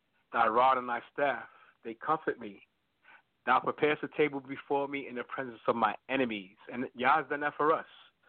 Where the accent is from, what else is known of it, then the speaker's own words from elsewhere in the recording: New York City, New York, United States; When I was growing up in Harlem, they told us we wasn't going to get past 30.